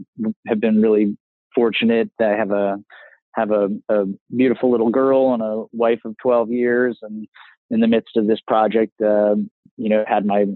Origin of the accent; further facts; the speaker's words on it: Massachusetts, United States; born there; also born or lived in Midwest / California; I was born in Massachusetts and sort of made my way across the country from the East Coast to the Midwest and eventually to California around high school.